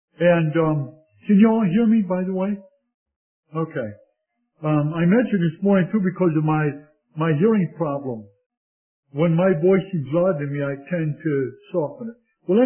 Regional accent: Milwaukee, Wisconsin, United States; okay, well, I'm from Milwaukee anyway

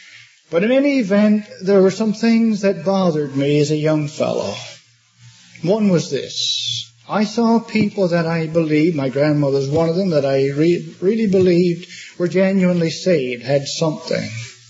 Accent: Newfoundland and Labrador, Canada; I grew up in Newfoundland. On the south coast, I wasn't raised in a Christian family, a little old fishing village on the south coast.

